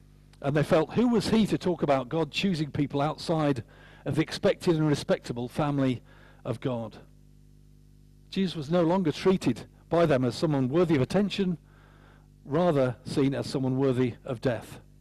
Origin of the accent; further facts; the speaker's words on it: Yorkshire and the Humber, United Kingdom; now in Royal Tunbridge Wells, United Kingdom; I'm a refugee from Yorkshire, for goodness sake. I still remember how I felt like a fish out of water when I moved from up north to Royal Tunbridge Wells, no less.